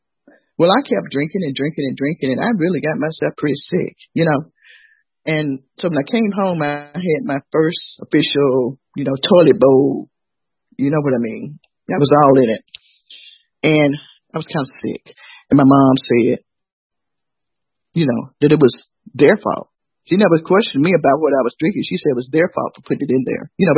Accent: Atlanta, Georgia, United States; I was born in 1958, which makes me 63. And I'm from Atlanta. I've been here all my life, except for a few years where I left and went to the military.

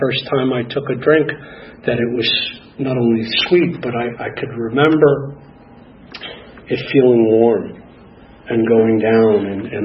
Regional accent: Madison, Wisconsin, United States; born there; I was born in Madison, Wisconsin, to two parents who were polar opposites.

